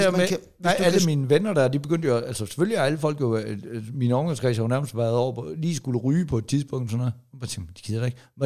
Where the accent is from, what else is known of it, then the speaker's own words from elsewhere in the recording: Give, Region of Southern Denmark, Denmark; jeg er vokset op i Give